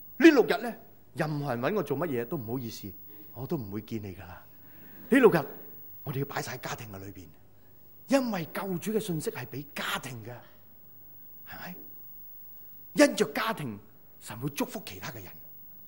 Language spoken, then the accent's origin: Cantonese; Zhongshan, Guangdong, China; 因为我系中山人嚟